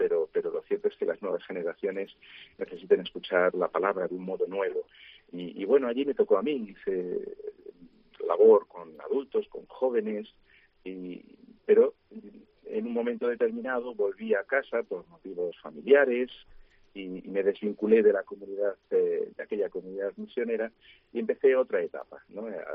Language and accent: Spanish; A Coruña, Galicia, Spain; soy de Coruña y la realidad rural de Galicia la había vivido poco. La conocía de pasear por las aldeas y tal, pero mi familia es más bien de Madrid, castellana